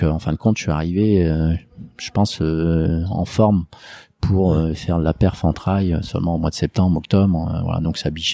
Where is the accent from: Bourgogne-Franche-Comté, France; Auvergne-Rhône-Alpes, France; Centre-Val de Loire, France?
Auvergne-Rhône-Alpes, France; Lyon; Moi, je suis lyonnais, donc c'est une course. Donc c'est mythique, je pense, en France, mais encore plus à Lyon.